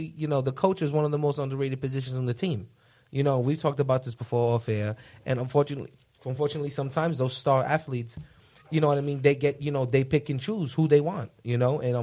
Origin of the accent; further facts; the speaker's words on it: New York, United States; I've been with the guys for a minute now. As all of you can tell from my accent, born and raised in New York, so that means I bleed New York.